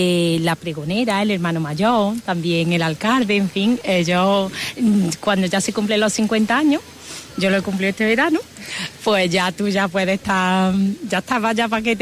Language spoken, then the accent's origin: Spanish; Antequera, Andalusia, Spain; moved away as an adult; yo no soy de aquí, yo soy de Antequera, llevo 20 años.